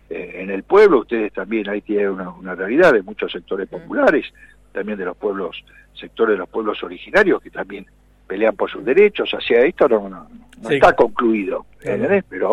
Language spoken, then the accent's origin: Spanish; Argentina; Pero vamos a defender los derechos como argentinos.